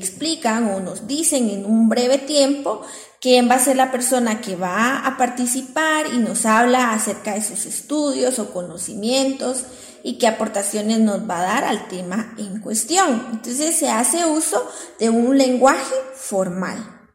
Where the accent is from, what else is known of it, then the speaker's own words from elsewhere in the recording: Guatemala; ciertas palabras que tenemos como guatemaltecos, pero que en otros países no se utilizan